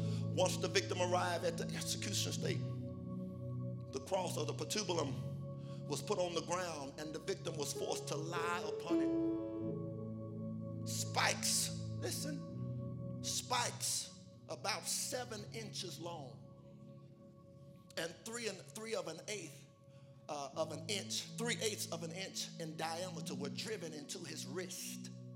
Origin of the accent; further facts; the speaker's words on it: Hutchins, Texas, United States; I grew up in Hutchins, and it's a little country.